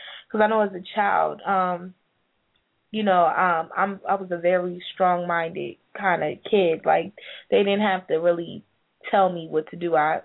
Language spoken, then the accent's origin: English; New Jersey, United States; now in Atlanta, United States; I'm originally from New Jersey, so I applied to, like, Rutgers and Keene